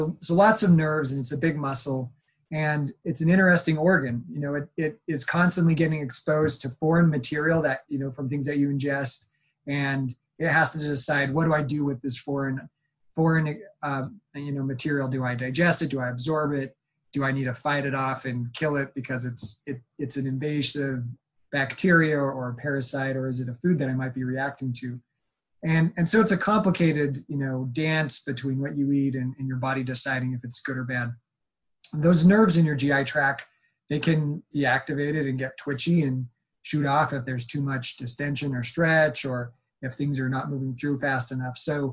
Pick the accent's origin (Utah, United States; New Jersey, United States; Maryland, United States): Utah, United States; I'm actually from the Beehive State. So I grew up in Cache Valley area, so up north. And it was fun to come back home.